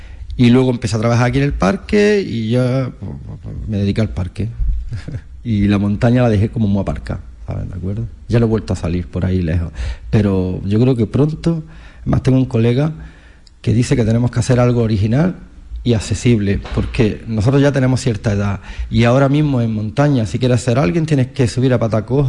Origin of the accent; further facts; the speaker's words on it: Armilla, Andalusia, Spain; yo soy de Armilla